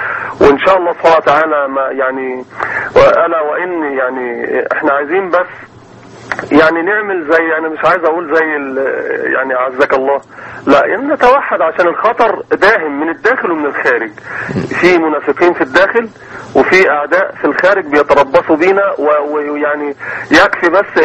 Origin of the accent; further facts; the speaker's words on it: Egypt; كمصريين كمسلمين